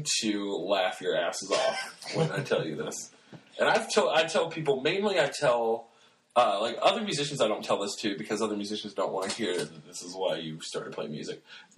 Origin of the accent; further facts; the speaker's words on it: Nashville, Indiana, United States; our small town where I grew up in Nashville, Indiana, Brown County.